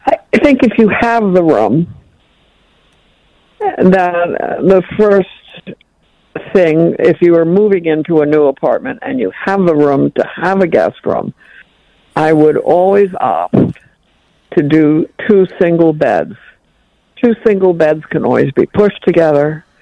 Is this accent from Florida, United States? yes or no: no; New York City, New York, United States; I grew up in New York City, was born in New York City. And I grew up in an apartment in New York with my family.